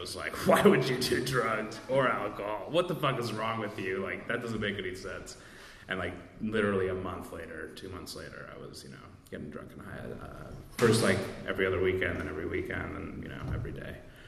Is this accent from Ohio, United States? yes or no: no; Long Island, New York, United States; born there; I was born in Long Island. I grew up to two non-alcoholic parents.